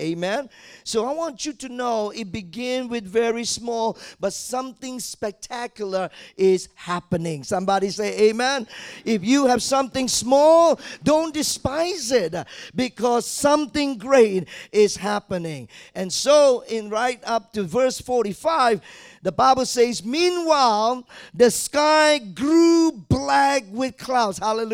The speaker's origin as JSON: {"language": "English", "region": "Malacca", "country": "Malaysia", "tie": "born or raised there", "lives_now": "Kuala Lumpur, Malaysia", "said": "And then when I left my hometown, Malacca, went to KL"}